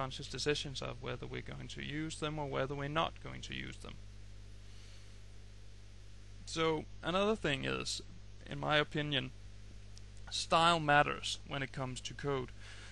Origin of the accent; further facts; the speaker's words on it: Denmark; consultancy based in Denmark, where I also live right now. I'm from Denmark